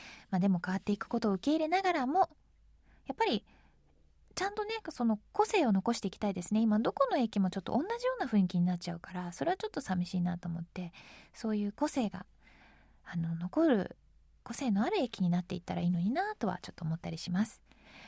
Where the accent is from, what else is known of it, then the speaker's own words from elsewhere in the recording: Tokyo, Japan; 私もまあ東京育ちですけど、